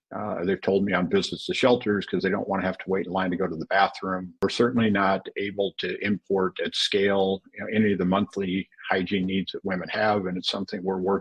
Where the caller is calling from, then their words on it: Rafah Governorate, Palestine; I'm joining you from the Rafah Governorate in southern Gaza